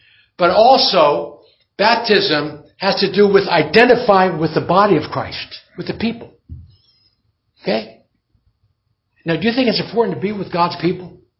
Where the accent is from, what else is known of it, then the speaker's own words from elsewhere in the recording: Short Hills, New Jersey, United States; You know, I didn't come from wealth. I came from Jewish Short Hills. All my friends, rich, you know, summer homes, you know, camp, Florida, skiing, everything. I had nothing. I mean, we were middle class.